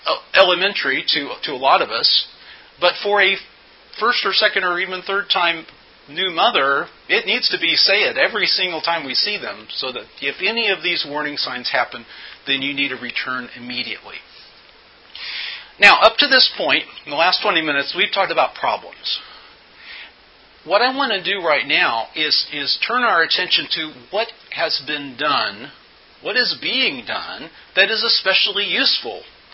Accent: United States; Eu vou dizer-lhes que eu sou americano. Não sei nada acerca desta cultura. I'm an American.

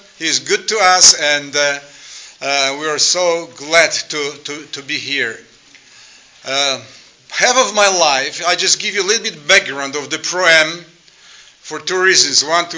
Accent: Poland; English is a second language; I was born and raised in Poland, which was a communist country at that time. So language that was required by us at that time was Russian. We have been taught Russian for many years, so Polish and Russian.

